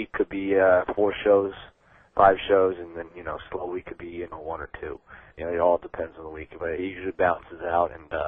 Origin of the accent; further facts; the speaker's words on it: Washington, District of Columbia, United States; born there; Yeah, I was born in the States. I was born in D.C. My entire family's from Delhi, and they moved here in the late 70s, and I was born in D.C.